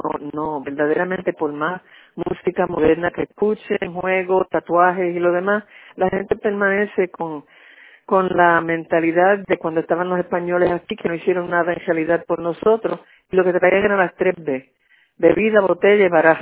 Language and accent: Spanish; United States; yo soy nacida y criada en los Estados Unidos, amo los Estados Unidos, pero en realidad, como puertorriqueña